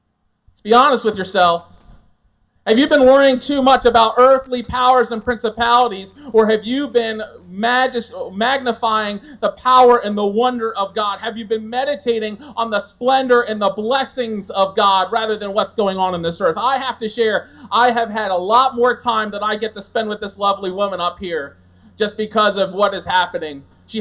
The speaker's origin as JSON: {"language": "English", "country": "United States", "said": "And for sure, as an American, when the lights go out in sanctuary, the sound goes out"}